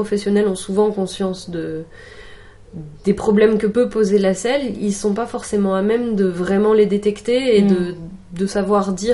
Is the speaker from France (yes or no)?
yes; Auvergne-Rhône-Alpes, France; Mais sachant que je viens de Rhône-Alpes